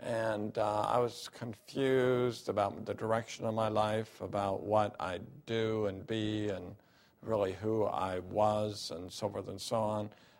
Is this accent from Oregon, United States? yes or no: yes; Salem, Oregon, United States; I grew up in Salem, Oregon. My mom and dad were from St. Paul, Minnesota.